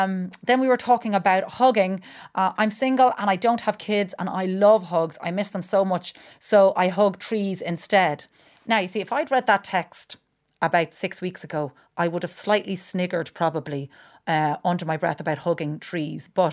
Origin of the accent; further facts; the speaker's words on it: Ireland; And you see, this is what we do as Irish people.